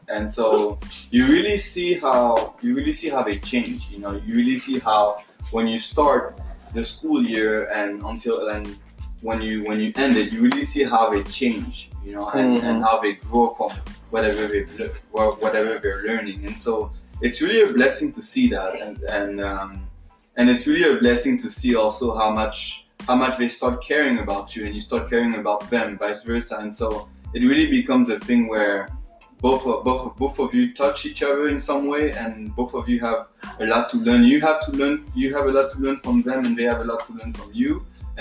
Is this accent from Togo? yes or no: yes; Togo; I grew up in Togo, so it was pretty hard seeing him as a teacher because over there teachers were not well paid